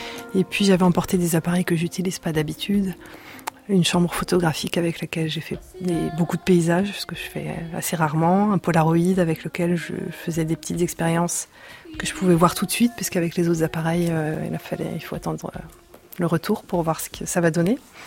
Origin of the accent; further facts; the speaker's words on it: France; Moi, en tant que Française, je pouvais aller au Liban, je pouvais aller en Iran, je pouvais aller en Israël